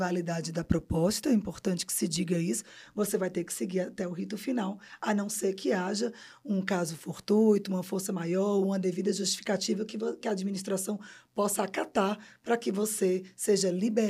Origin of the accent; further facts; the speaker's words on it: Northeast Region, Brazil; Bom, eu sou nordestina, né?